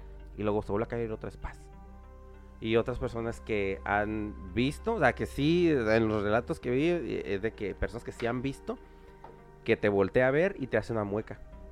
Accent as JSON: {"language": "Spanish", "country": "Mexico", "said": "nosotros como mexicanos escuchamos"}